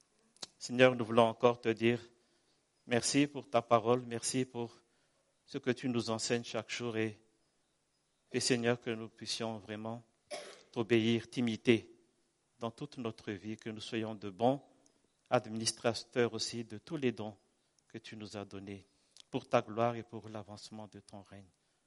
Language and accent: French; Madagascar; je suis malgache, mais je suis envoyé par SIM France.